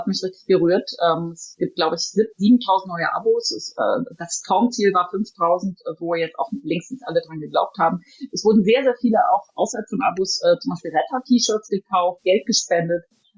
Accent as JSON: {"language": "German", "town": "Bad Oeynhausen", "region": "North Rhine-Westphalia", "country": "Germany", "tie": "born or raised there", "said": "demnächst in meiner Heimatstadt Bad Oeynhausen"}